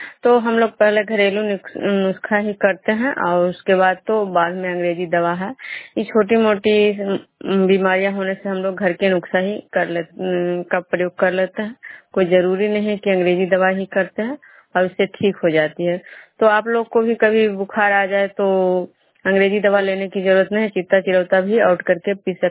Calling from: Vishnupur, Bihar, India

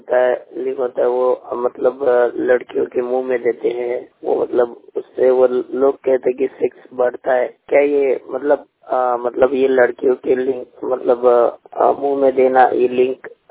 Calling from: Kolgaon, Maharashtra, India; बात कर रहा हूँ महाराष्ट्र से। मेरा गांव वैसे कोलगांव है, तालुका मालेगांव, जिला वाशिम।

